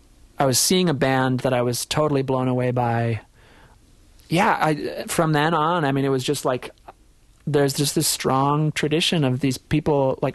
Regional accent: Amery, Wisconsin, United States; I grew up in Amory, Wisconsin, which is a little town

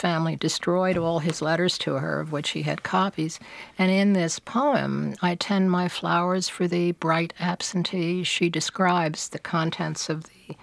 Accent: Manhattan, New York, United States; I would never have known because I grew up in Manhattan.

